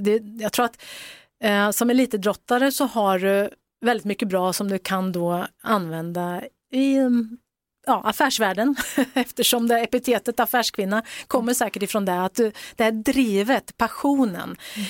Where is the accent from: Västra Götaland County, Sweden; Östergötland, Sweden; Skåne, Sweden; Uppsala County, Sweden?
Östergötland, Sweden; Norrköping; Eftersom jag kommer från Norrköping